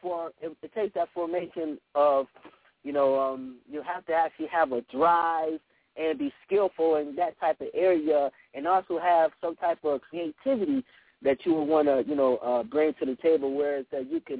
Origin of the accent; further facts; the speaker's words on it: Buffalo, New York, United States; now in Atlanta, United States; Actually, I'm originally from Buffalo, New York, and then I relocated down here to Atlanta, Georgia